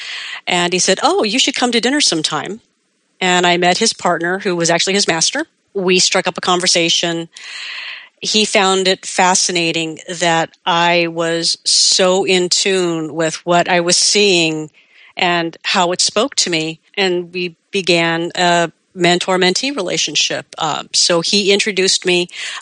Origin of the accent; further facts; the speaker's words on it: Los Angeles, California, United States; I'm from Los Angeles. There was a large enough visible presence.